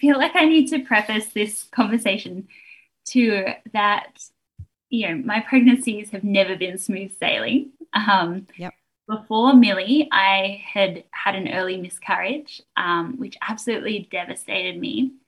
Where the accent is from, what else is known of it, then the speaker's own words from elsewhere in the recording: Tamworth, New South Wales, Australia; And then we ended up in Tamworth, which is where I consider my hometown, even though I was 15 when we moved there.